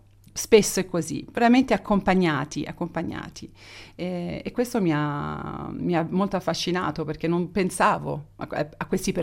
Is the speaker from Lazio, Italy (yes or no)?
yes; Rome, Lazio, Italy; io sono romana tra l'altro, ho vissuto a Roma tutta la vita